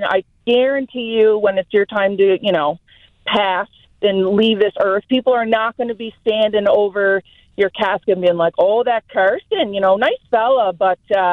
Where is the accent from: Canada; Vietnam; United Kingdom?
Canada; accent: Canadian; Sorry, my Canadian accent's coming in strong.